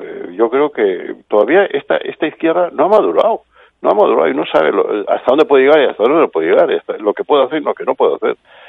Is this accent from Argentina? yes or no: no; Venezuela; yo, que tú sabes que yo soy de venezolano